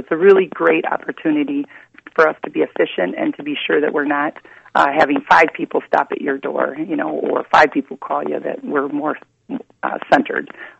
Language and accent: English; Wisconsin, United States; I'm not from the Madison-Milwaukee area. I grew up in central Wisconsin, and it is different there.